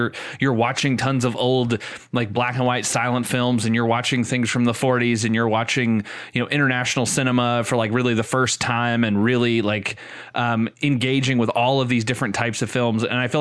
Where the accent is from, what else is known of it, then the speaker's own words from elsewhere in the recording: Mississippi, United States; As I mentioned earlier, like, I grew up in Mississippi